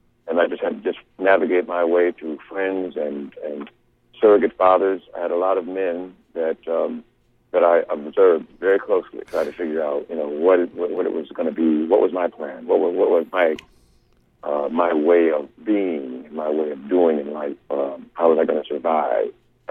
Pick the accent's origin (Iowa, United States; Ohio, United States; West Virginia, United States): Ohio, United States; Cleveland; So I was raised in Cleveland, Ohio, and was there until I was 18, until I moved away to go to college.